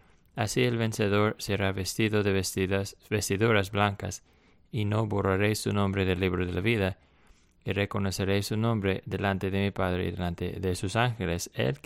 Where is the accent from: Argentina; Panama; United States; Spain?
United States; South Carolina; el área donde yo vine de Carolina